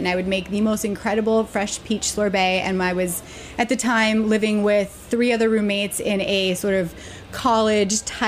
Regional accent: Alaska, United States; now in New York, United States; I was, yes.

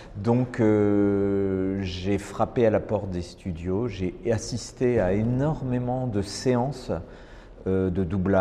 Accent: Strasbourg, Grand Est, France; Bah, moi, je viens de Strasbourg et d'où je suis originaire.

